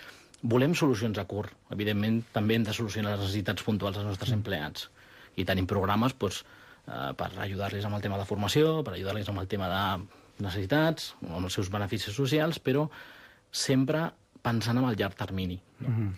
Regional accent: Barcelona, Catalonia, Spain; now in Andorra; jo vinc d'Espanya, vinc de Barcelona

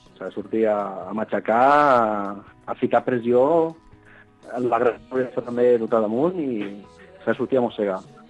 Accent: Balaguer, Catalonia, Spain; Vinc de Balaguer, faig 150 quilòmetres de baixar i després de pujar.

